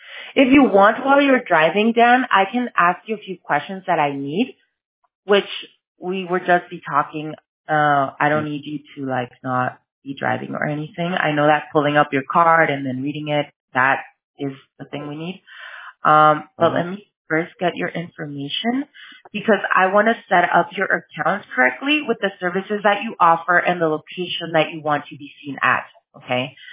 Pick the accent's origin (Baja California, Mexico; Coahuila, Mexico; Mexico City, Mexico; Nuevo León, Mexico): Baja California, Mexico; Tijuana; English is a second language; I'm Mexican, like I said. So it gives me away.